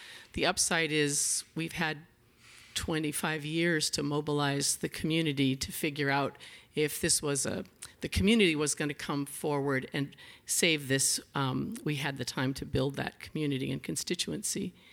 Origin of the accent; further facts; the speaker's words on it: New England, United States; many people who live here have come from somewhere else. I came from New England.